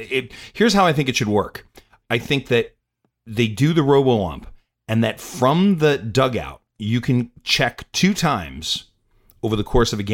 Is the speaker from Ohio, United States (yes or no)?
no; Bronx, New York, United States; I'm from the Bronx.